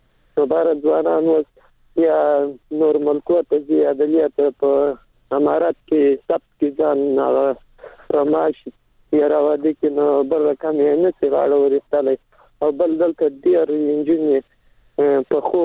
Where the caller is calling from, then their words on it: Helmand, Afghanistan; سلام د هلمند